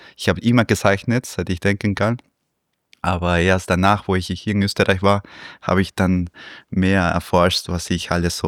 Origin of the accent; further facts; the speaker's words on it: Lima, Peru; German is a second language; ich bin ja in Peru aufgewachsen, in Lima.